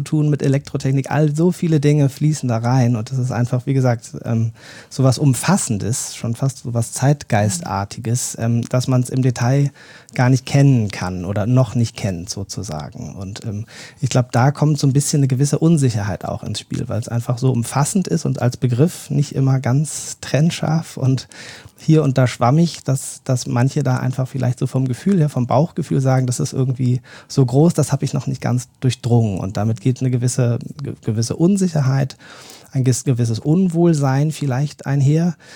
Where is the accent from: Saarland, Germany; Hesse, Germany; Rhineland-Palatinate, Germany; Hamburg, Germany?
Hamburg, Germany; Nee, eigentlich komme ich auch aus dem hohen Norden, auch aus dem Hamburger Raum. Da zur Schule gegangen